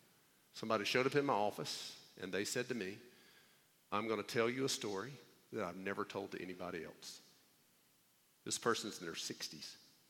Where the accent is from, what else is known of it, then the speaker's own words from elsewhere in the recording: the South, United States; We have all sorts of broken ideas of who Jesus is because we grew up in the Bible Belt